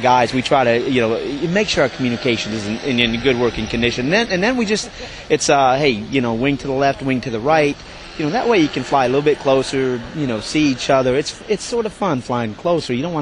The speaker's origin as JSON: {"language": "English", "town": "Tampa", "region": "Florida", "country": "United States", "said": "We're out of Tampa. We're out of the Tampa-St. Petersburg area."}